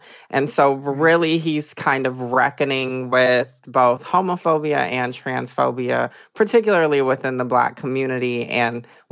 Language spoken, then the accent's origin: English; Atlanta, Georgia, United States; I'm from Atlanta, so I know folks like Taylor Alexander, Shea Coulee of RuPaul's Drag Race fame.